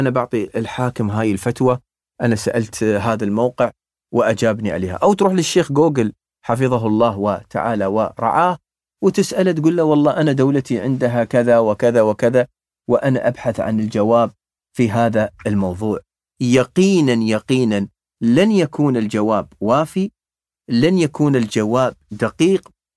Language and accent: Arabic; United Arab Emirates; تجد كل بيت عندنا في الإمارات لهم فتوى